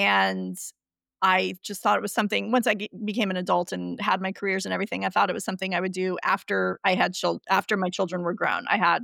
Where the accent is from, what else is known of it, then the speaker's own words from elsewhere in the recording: Denver, Colorado, United States; hey, I grew up in Denver and I'm going to go to a conference in Michigan next year.